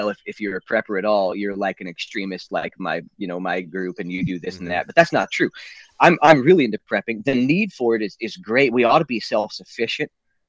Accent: Indiana, United States; But I grew up in Indiana.

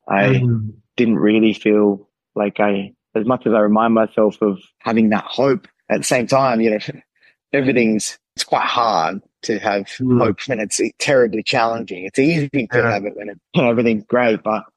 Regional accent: Australia; when I was born in Australia. I was removed from my biological parents from a very young age. I was taken into the out-of-home care and child protection system. I grew up, you know, in foster care

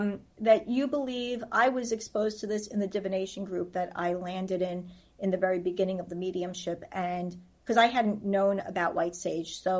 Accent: New York, United States; Sometimes I don't realize it because I'm Italian. I'm from New York.

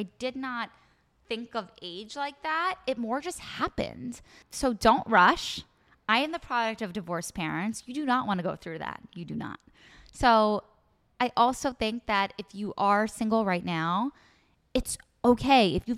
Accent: New York City, New York, United States; Like, I came from privilege. My husband did not. I came from New York City.

